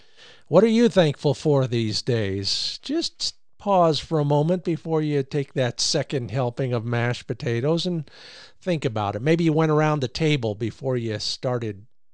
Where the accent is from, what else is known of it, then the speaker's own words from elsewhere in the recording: Oregon, United States; including my home state of Oregon